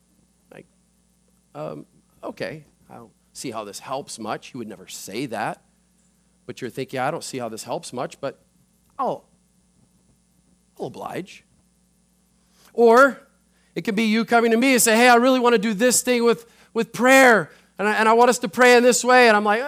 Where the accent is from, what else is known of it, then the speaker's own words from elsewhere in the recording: United States; I just want to have them to know, as an American, that we have the right to pray in the schools.